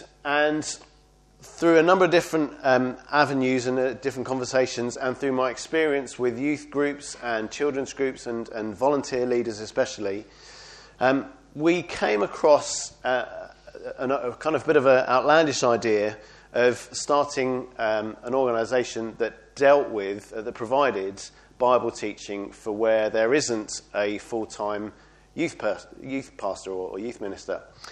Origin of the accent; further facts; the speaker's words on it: Brentwood, East of England, United Kingdom; I grew up in Essex. I'm an Essex boy, born and bred, a place called Brentwood, which is where we go to church now. And I became a Christian when I was 16